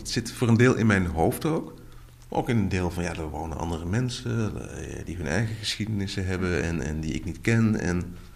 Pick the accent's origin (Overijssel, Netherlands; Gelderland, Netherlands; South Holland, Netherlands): Gelderland, Netherlands; Arnhem; born there; Ik ben in Arnhem geboren en mijn familie van moederskant, dat zijn Amsterdammers.